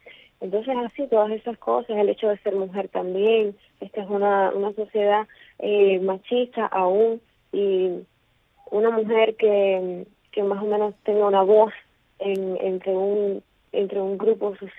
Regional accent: Cuba; porque soy cubana

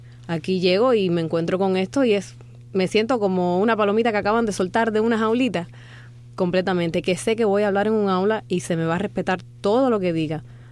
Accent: Cuba; porque los cubanos somos así

